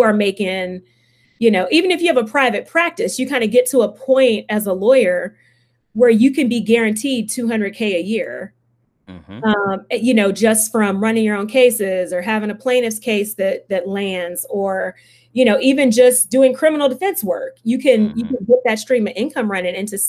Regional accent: Houston, Texas, United States; growing up in Houston, was bused to school like, you know, most other Black kids who do G&T.

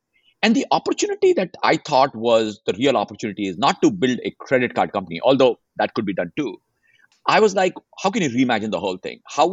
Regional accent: India; moved away as an adult; now in United States; My background is I grew up in India. Then I moved to the US to go to grad school.

